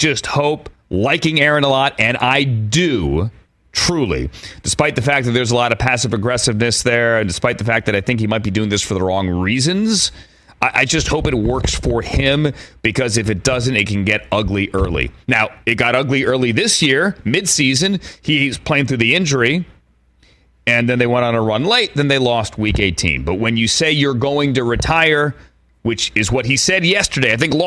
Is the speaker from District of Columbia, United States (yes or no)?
yes; Washington, District of Columbia, United States; Kansas, a one seed against Howard from my hometown